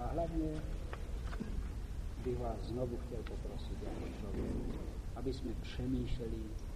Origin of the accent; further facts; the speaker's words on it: Moravia, Czechia; já jsem Moravák